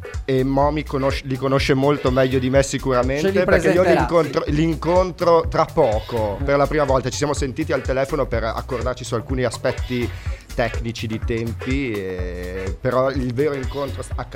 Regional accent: Parma, Emilia-Romagna, Italy; io sono di Parma, la mia compagnia Stalker è di Parma. Mi sono formato in tanti posti, ho lavorato tanto all'estero, poi sono tornato in Italia.

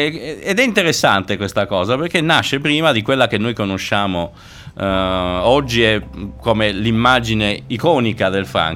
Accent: Sassari, Sardinia, Italy; born there; now in Tuscany, Italy; Vivo in Toscana, ma sono sassarese di nascita.

